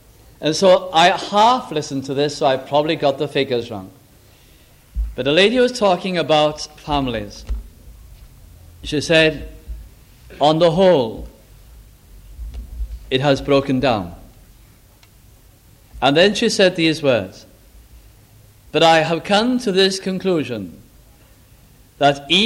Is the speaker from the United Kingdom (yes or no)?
yes; United Kingdom; we are, as British people, as Britain, we are then either the worst or the second, I'm not sure.